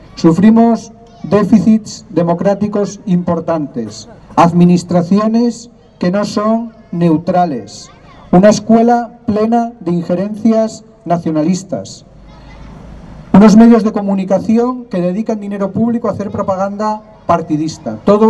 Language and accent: Spanish; Catalonia, Spain; los catalanes somos españoles como los demás.